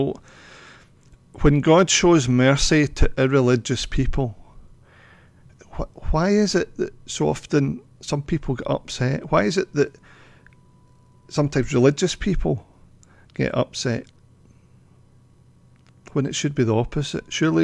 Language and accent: English; Dalkeith, Scotland, United Kingdom; when I was growing up in Dalkeith as a young boy, as a teenager, it was right in the middle of the miners' strike.